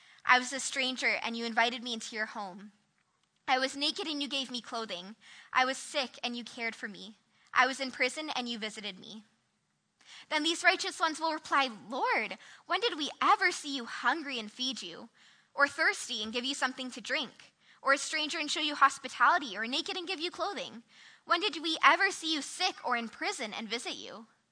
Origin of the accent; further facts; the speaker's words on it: Toronto, Ontario, Canada; I'm actually from Toronto, Ontario. So that's a little bit far from here, just a little.